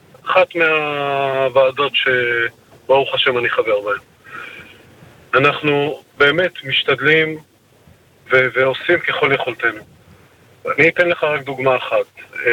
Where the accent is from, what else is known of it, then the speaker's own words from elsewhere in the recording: Kiryat Ata, Haifa District, Israel; אז אני מקריית אתא